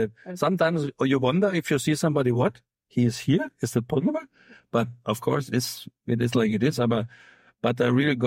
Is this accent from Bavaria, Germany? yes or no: yes; Bavaria, Germany; I'm coming from Bavaria, and in Bavaria, if you drink beer, It's it's a normal thing.